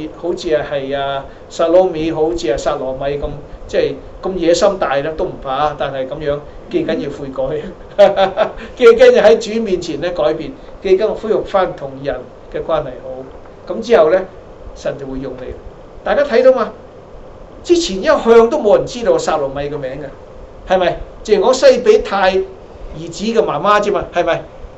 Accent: China; 係啦，我中國人唔中意掉嘢㗎嘛。

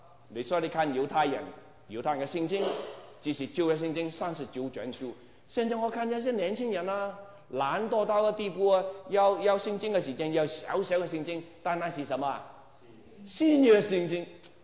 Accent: Guangdong, China; 我是广东人啦

